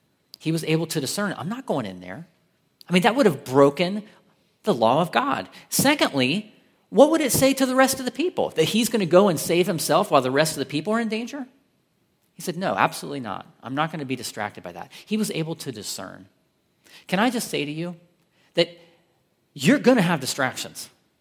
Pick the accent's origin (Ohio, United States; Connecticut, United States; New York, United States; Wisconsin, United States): Ohio, United States; Columbus; She's from Marion, Ohio. I'm from Columbus. She's an only child. I'm the youngest of six. I'm big, big family.